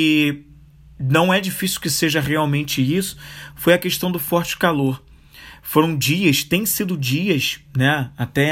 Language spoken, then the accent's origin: Portuguese; Rio de Janeiro, Brazil; na semana mais triste da cidade onde eu nasci, moro, cresci até hoje. E eu digo isso porque foi uma semana onde aconteceram alguns eventos aqui no Rio de Janeiro